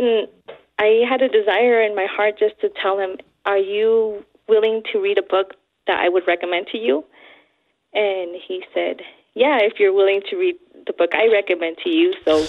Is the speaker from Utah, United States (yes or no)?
yes; Utah, United States; And I'm from Utah, so he's Mormon.